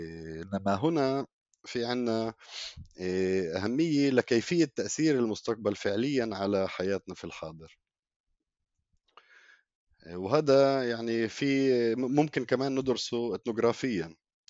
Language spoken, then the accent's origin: Arabic; Palestine; نفس الشيء بالنسبة ل هالقد كتير أوجه اجتماعية لحياتنا كفلسطينيين